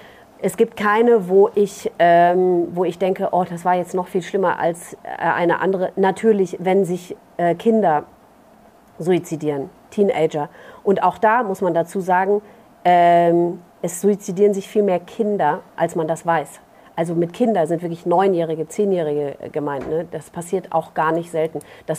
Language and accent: German; Münster, North Rhine-Westphalia, Germany; born there; ich komme ja gebürtig aus Münster